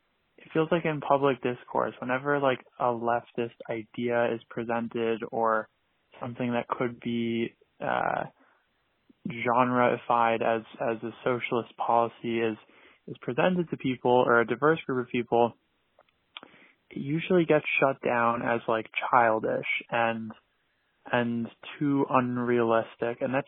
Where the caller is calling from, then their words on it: New York, United States; from New York.